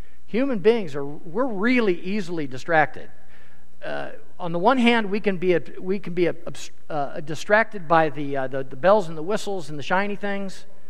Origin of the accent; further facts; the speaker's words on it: Des Moines, Iowa, United States; also born or lived in Earlham, United States; I grew up in Des Moines, but I went to high school in Earlham, Iowa, which is in Madison County.